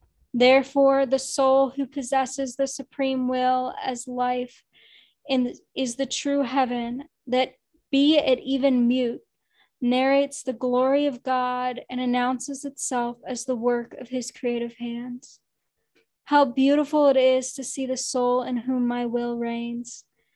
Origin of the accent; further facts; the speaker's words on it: Pittsburgh, Pennsylvania, United States; Pittsburgh, Pennsylvania.